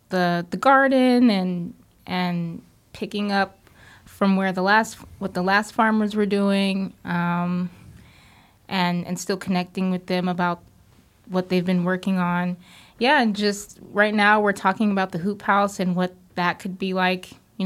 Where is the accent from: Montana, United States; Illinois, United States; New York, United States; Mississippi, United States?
New York, United States; Staten Island; it's definitely different than what I grew up with in Staten Island, in the city.